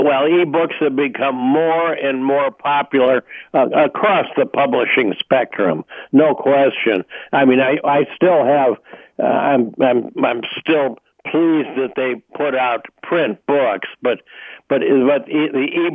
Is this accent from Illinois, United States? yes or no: yes; Chicago, Illinois, United States; Well, I grew up in the Chicago area, and I went to school in the Chicago area at Northwestern University